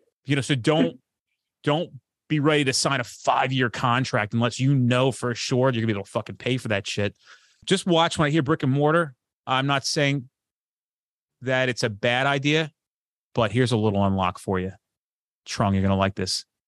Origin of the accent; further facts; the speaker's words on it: New Jersey, United States; I'm fucking Italian from New Jersey.